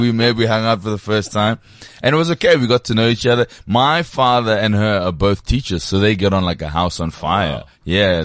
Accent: Katlehong, Gauteng, South Africa; I grew up in Katlehong initially in the East Rand, and I went to schools there, and then I guess kind of like after 94, a lot of us moved from townships to kind of suburbs

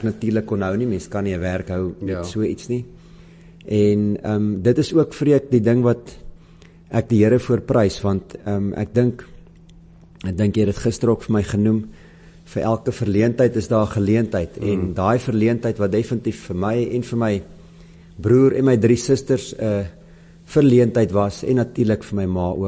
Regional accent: Bloemfontein, Free State, South Africa; moved away as an adult; also born or lived in Gauteng; now in George, South Africa; Die grootste deel van my lewe het ek in Bloemfontein gebly. Ek is gebore in Gauteng, maar toe ek so 12 jaar oud was, het ons Bloemfontein toe getrek, daar skool gegaan en weermag gedoen in Bloemfontein, ook universiteit daar klaargemaak en daar gebly tot 6 jaar terug.

